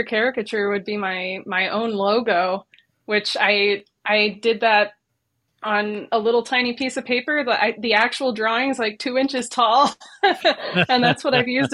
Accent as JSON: {"language": "English", "region": "Ohio", "country": "United States", "also_born_or_lived": "England", "said": "I'm from Ohio. From Northwest Ohio."}